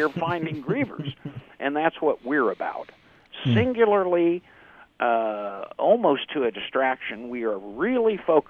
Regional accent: Midwest, United States; I'm born and raised in the Midwest, and when I grew up, two of the things that they used to say all the time were, you have to be strong for someone else, and you have to keep busy.

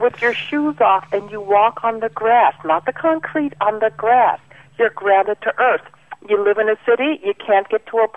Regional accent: New York, United States; moved away; I'm from the East Coast originally in New York, and I used to get teased by my friends after I moved out here.

